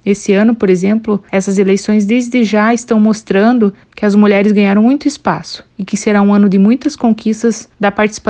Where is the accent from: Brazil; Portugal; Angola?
Brazil; Matos Costa, Santa Catarina; trabalhar por Matos Costa. Tenho muito orgulho da minha terra, da sua história.